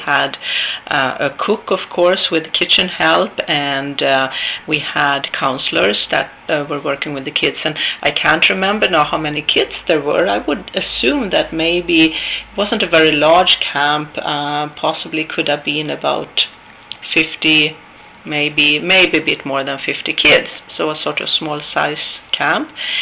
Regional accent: Sweden; I'd like to tell you a little bit about myself growing up in Sweden

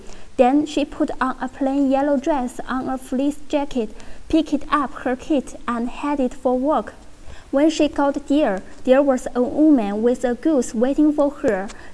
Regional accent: Jinzhou, Liaoning, China; English is a second language; My hometown Jinzhou lies in northeast of China.

